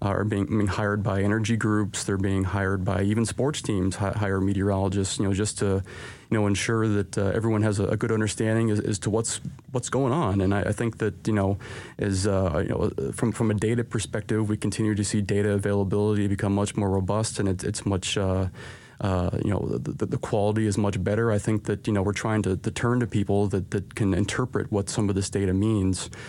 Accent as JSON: {"language": "English", "region": "Midwest", "country": "United States", "lives_now": "Chicago, United States", "said": "I'm originally from the Midwest, and I had always looked to get back towards to Chicago"}